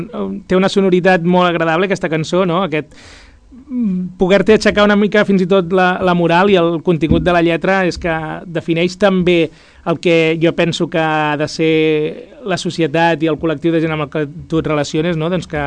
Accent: Catalonia, Spain; ho faig extensiu a la meva comarca, perquè jo sempre també he tingut molt aquesta visió de la Conca de Barberà. Som una comarca molt petita

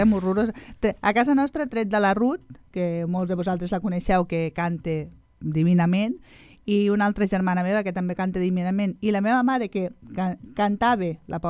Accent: Sabadell, Catalonia, Spain; born there; perquè nosaltres som de Sabadell, ja us ho vaig dir al primer programa, soc nascuda a Sabadell

